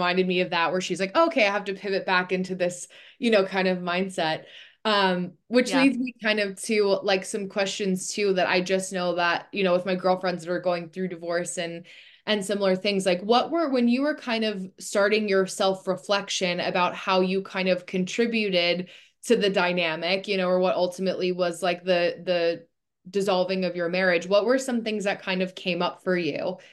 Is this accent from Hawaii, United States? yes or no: no; New Jersey, United States; I grew up in New Jersey and I'm right outside of New York City.